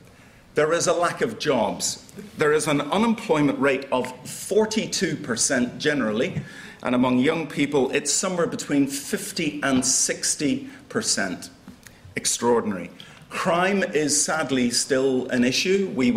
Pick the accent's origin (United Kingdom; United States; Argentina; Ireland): Ireland; I am Irish, and I came back from a country that is quite at ease with itself